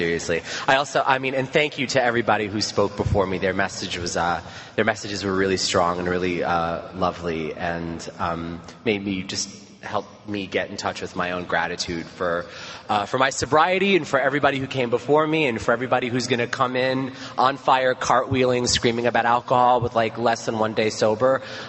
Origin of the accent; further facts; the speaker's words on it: Brooklyn, New York, United States; So I grew up in Brooklyn. I grew up in Sheepshead Bay, Brooklyn.